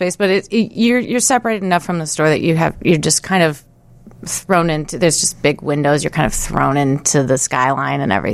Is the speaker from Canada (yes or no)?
no; Chicago, Illinois, United States; I can say, I mean, I am from Chicago, so I'm very excited that we're here now